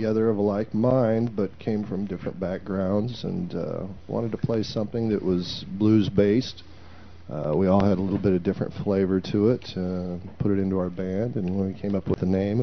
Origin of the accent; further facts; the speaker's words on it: Kansas, United States; also born or lived in Wichita; Grew up in a small town in northern Kansas, went to high school and whatnot, and up around Lincoln, Nebraska.